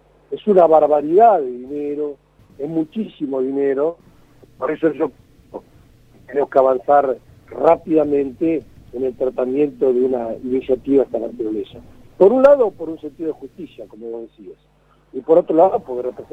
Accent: Argentina; yo ya tengo 53 años, y para aquellos que son más jóvenes, yo cuando me crié, en la Argentina no había divorcio

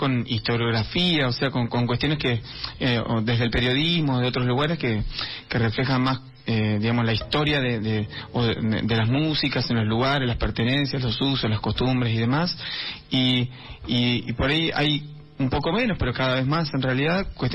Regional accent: Cipolletti, Río Negro, Argentina; born or raised there; also born or lived in Coronel Dorrego

